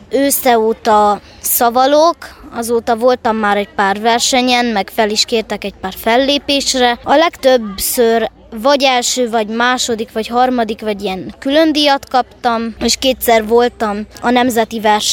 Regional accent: Miercurea Ciuc, Harghita, Romania; Csíkszeredából jöttem, 11 éves vagyok

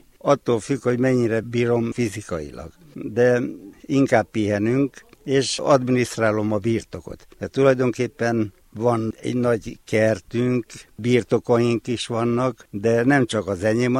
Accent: Havadtő, Mureș County, Romania; Édesapám tanító lévén tanított Havattőn, és ott nőttem fel.

